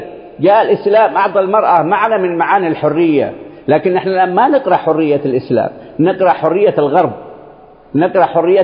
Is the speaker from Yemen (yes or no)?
yes; Yemen; بلدنا اليمن مرت على كل هذه النماذج